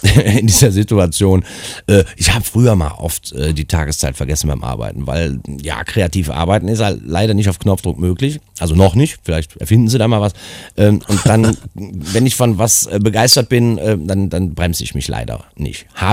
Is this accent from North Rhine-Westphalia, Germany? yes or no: yes; Cologne, North Rhine-Westphalia, Germany; ich bin eine Kölsche Jung